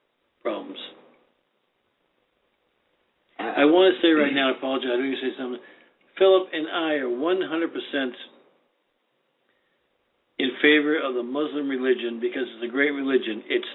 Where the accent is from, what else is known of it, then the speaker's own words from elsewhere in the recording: Ireland; if I present myself, being an Irishman